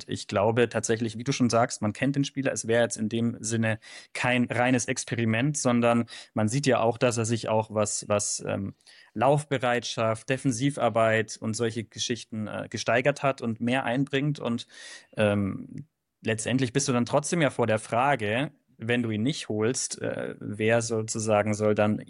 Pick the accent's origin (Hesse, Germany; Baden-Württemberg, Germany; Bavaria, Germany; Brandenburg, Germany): Bavaria, Germany; Also ich komme ursprünglich aus Bayern.